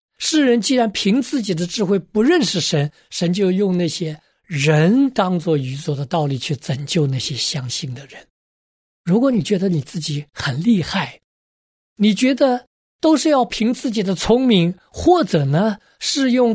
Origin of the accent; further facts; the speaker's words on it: China; 其实我们中国人也有点这样的